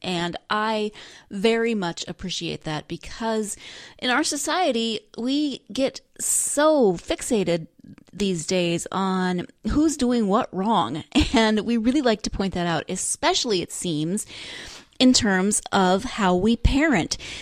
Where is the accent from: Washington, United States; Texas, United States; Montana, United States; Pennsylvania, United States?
Montana, United States; I know Jennifer from my hometown in Montana. So for such a tiny little rural place, it really has produced some amazingly awesome people.